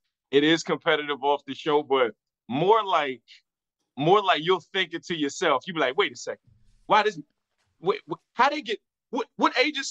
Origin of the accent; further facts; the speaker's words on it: Virginia Beach, Virginia, United States; I was down there in Virginia Beach, my hometown, and I was doing a show and all my family came out